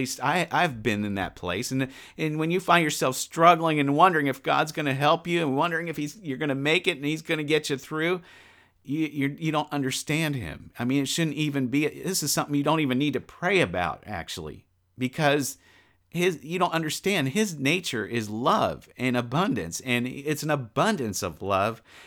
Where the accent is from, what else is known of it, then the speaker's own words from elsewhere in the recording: Mississippi, United States; There I am from Mississippi. Ain't.